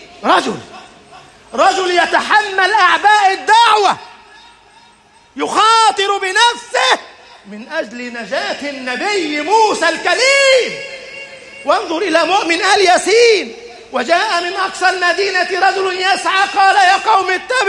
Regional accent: Egypt; اللهم اجعل بلدنا مصر أمنا أمانا، سخاء رخاء

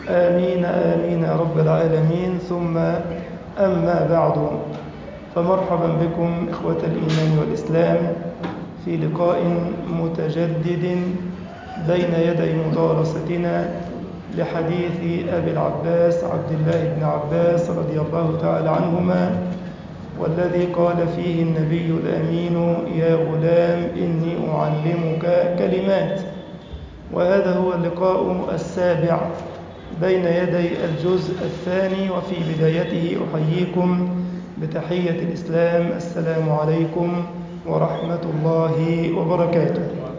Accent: Egypt; اللهم اجعل بلدنا مصر أمنا أمانا سخاء رخاء، وسائر بلاد المسلمين.

